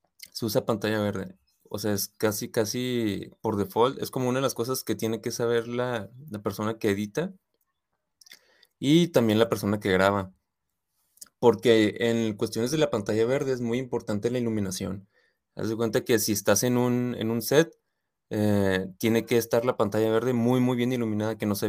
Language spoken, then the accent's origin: Spanish; Ciudad Juárez, Chihuahua, Mexico; Un par de veces trabajé en agencias chiquitas, ahí de donde soy, de Juárez, pero pues locales, ¿no?